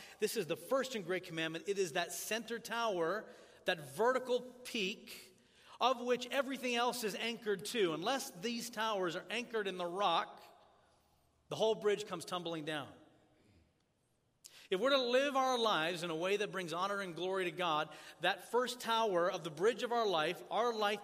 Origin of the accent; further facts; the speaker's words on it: Tanzania; now in Lynchburg, United States; I grew up in Tanzania, and that is my home in East Africa.